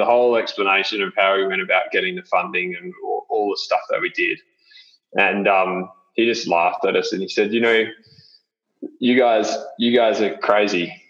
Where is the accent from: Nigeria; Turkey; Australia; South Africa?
Australia; Perth, Western Australia; well, we grew up with Peter in Perth.